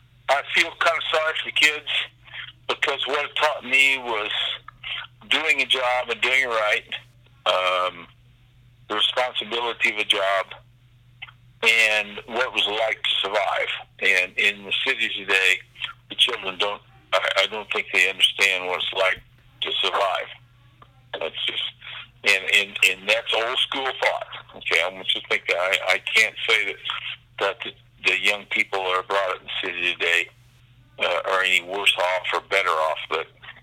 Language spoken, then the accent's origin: English; Kansas, United States; I had two sisters, an older and younger one. I was on a farm